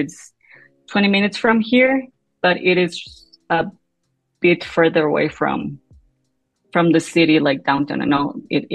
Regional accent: Mexico City, Mexico; I'm from Mexico, Mexico City. Every time people ask me, I say I live in the outside, but it's known to be part of Mexico City. So yeah, Mexico City.

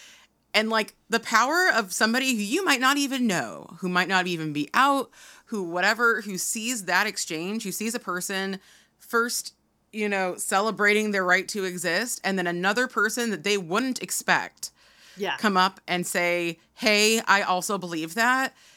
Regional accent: California, United States; And I'm not like extremely LA because I'm from Orange County, but I do love the California culture.

